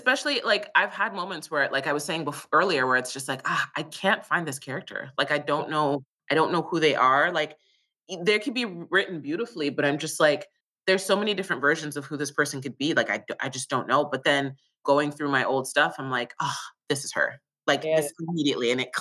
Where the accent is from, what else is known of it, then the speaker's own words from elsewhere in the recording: Toronto, Ontario, Canada; I'm from Toronto, but I'm currently in Vancouver filming a really cool Amazon series.